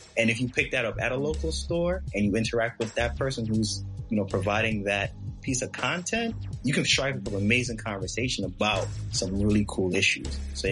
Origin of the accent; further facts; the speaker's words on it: United States; As a black man living and growing up in America, it is not surprising